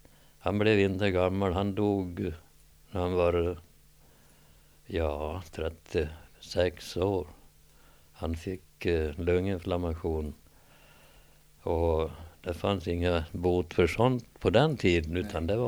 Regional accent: Näs, Sweden; born there; Men här nu i, som sagt var, i Näs, där jag är född, där talar vi ju som jag kanske låter nu.

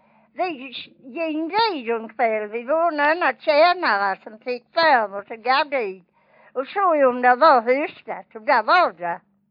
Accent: Vånga, Sweden; När jag var liten och var i Vånga, jag var född då, i Kyringaragens 36 Vånga

